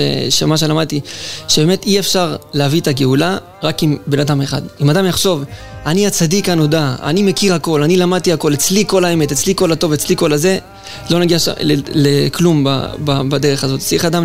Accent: Ashdod, Southern District, Israel; באזור אשדוד, סביבות כיתה ת'

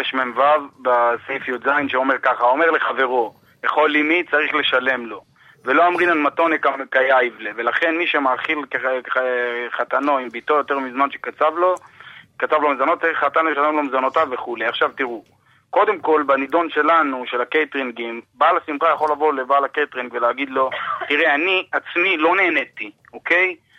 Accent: Jerusalem, Jerusalem District, Israel; now in Bnei Brak, Israel; אני מבני ברק, אני בעקרון מירושלים, לצערי נהייתי בני ברק.

